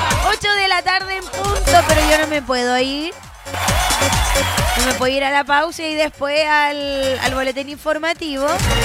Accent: Valdivia, Los Ríos, Chile; Nosotros somos de Valdivia.

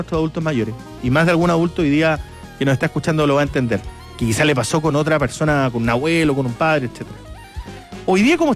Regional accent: Chile; bueno, somos chilenos, ¿qué vamos a hacer?

